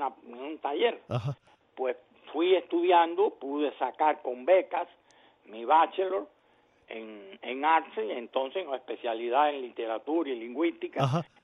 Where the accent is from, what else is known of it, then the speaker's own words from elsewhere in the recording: Cárdenas, Matanzas, Cuba; moved away as an adult; now in Miami, United States; Yo nací en Cárdenas, me eduqué en Cárdenas, ajá, crecí en Cárdenas y de Cárdenas salí para el exilio el día 6 de noviembre de 1968.